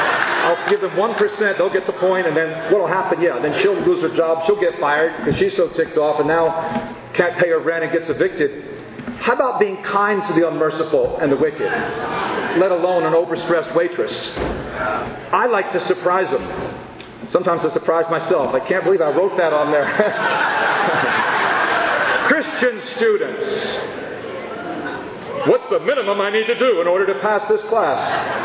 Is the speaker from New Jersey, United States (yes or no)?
yes; New Jersey, United States; I grew up in New Jersey, you know, which is kind of like New York.